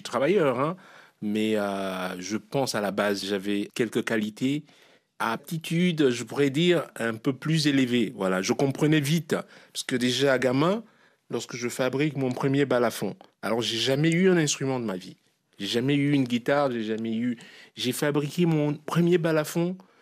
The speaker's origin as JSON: {"language": "French", "town": "Douala", "region": "Littoral", "country": "Cameroon", "tie": "born or raised there", "said": "quand j'ai grandi à Douala"}